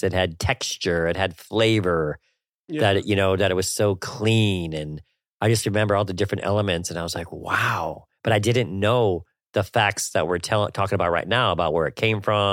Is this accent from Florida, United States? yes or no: yes; Florida, United States; And so remember, I'm from Florida too